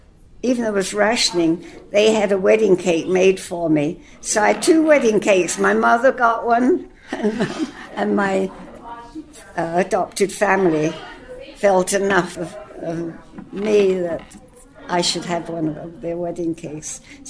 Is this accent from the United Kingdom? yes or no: yes; Wembley, London, United Kingdom; also born or lived in Hammersmith; I was born in Hammersmith, London. And then my father was on the Great Western Railroad as a fireman, firing up the engine. And we moved to Wembley